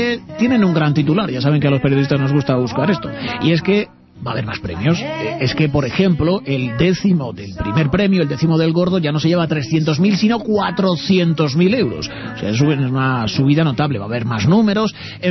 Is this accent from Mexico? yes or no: no; Spain; Siendo como somos los españoles, seguro que alguno llevaba de los dos.